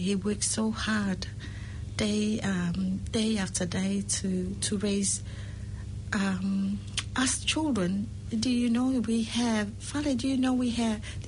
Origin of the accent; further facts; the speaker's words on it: Samoa; And my dad, a Chinese man, and my mom is Samoan. And we stayed in Samoa for that time when I was brought up in Palauli.